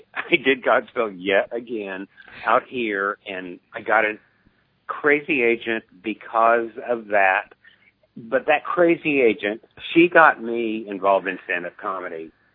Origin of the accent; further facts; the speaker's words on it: Texas, United States; also born or lived in Casper, Wyoming; We ended up in Texas and stayed there. So really, I'm really a Texan, but I was born in Casper, Wyoming.